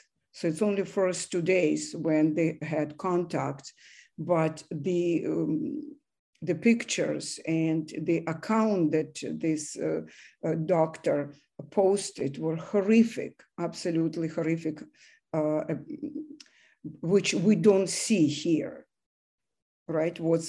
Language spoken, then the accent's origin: English; Kyiv, Ukraine; English is a second language; You know, this is like I grew up in Kyiv, and I had my two children in Kyiv.